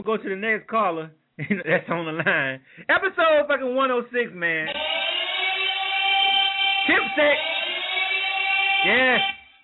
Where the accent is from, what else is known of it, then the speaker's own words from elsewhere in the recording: Panama City, Florida, United States; You know, I'm from Panama City, Florida. And Panama City is a small town.